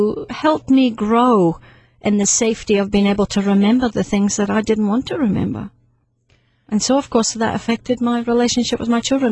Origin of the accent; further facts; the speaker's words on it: Scotland, United Kingdom; born there; I was born in Scotland, and we lived in a very small apartment in my early years, and so I was used to small environment, small territory, safe territory.